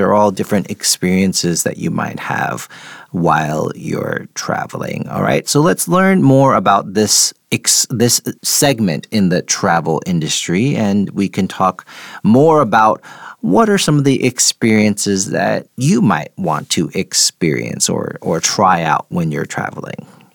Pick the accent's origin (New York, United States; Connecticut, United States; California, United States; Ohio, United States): New York, United States; So, for example, I'm from New York, and if you think about traveling to New York, someone you might pay for.